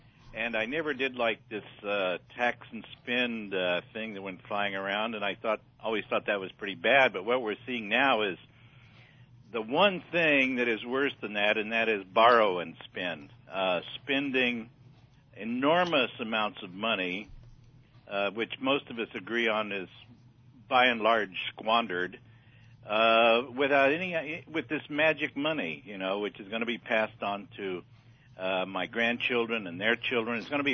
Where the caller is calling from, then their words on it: Indiana, United States; I'm in the great state of Indiana.